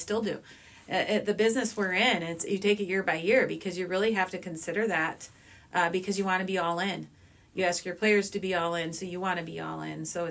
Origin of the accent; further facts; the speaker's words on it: Racine, Wisconsin, United States; I am from Racine, so that was kind of a really exciting to me because I could be where my family was.